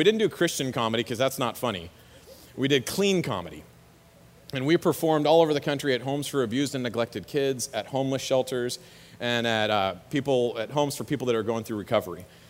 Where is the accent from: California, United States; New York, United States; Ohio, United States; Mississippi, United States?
California, United States; Newbury Park; So let me just share a little bit about me. I grew up in Newbury Park.